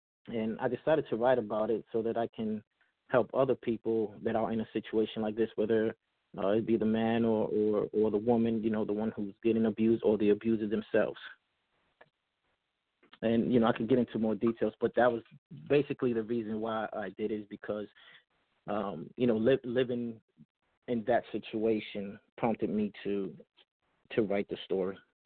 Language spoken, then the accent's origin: English; Brooklyn, New York, United States; now in Virginia Beach, United States; I'm from Brooklyn, New York. Parents Dominican.